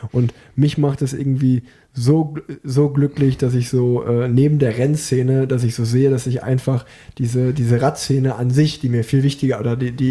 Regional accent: Unna, North Rhine-Westphalia, Germany; born there; weil ich bin geboren in Unna und habe mir halt gesagt, so, eigentlich, Unna ist so an der Grenze vom Ruhrgebiet

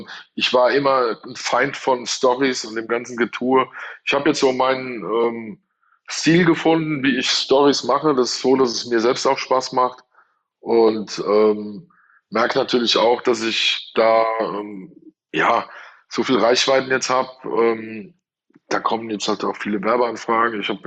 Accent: Hesse, Germany; Das ist authentisch, weil Ebelwoi, das ist hier meine Heimat.

